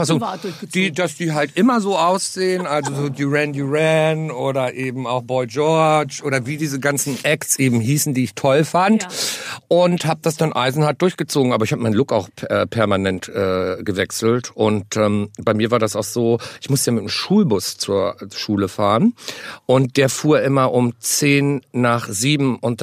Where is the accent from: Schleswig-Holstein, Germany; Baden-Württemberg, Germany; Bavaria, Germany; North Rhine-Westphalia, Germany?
Schleswig-Holstein, Germany; Bad Oldesloe; Ich komme eigentlich aus der Nähe von Bad Oldesloe im Kreis Stormarn. Das ist zwischen Hamburg und Lübeck.